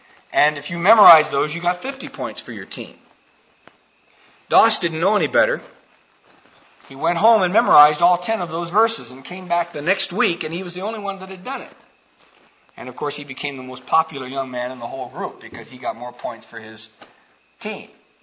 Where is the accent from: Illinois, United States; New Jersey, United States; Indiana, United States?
Illinois, United States; Pekin; Des Moines and Omaha and Minneapolis and I'm sure Pekin, my hometown.